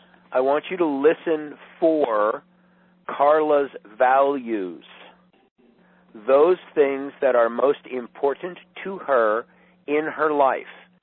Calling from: Charlottesville, Virginia, United States; Yeah, I'm calling you from Charlottesville.

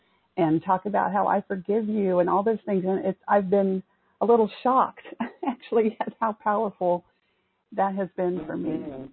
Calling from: Oklahoma City, Oklahoma, United States; I am calling from Oklahoma City area

